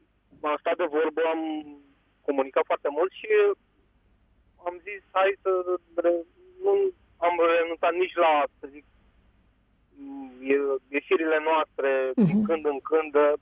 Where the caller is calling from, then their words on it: Bucharest, Romania; sunt din București.